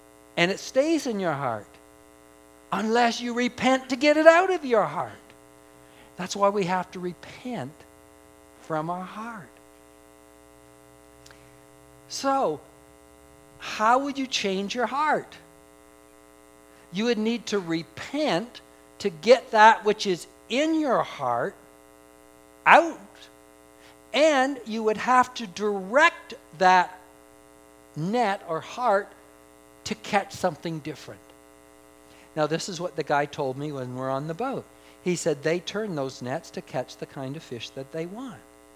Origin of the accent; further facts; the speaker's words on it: Hamilton, Ontario, Canada; When I grew up in Hamilton, I was a Ticat fan.